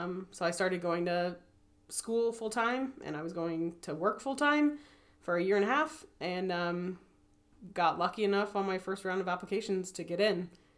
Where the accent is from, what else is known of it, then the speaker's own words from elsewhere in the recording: Florida, United States; Yeah, I'm from Central Florida, like right around Disney area.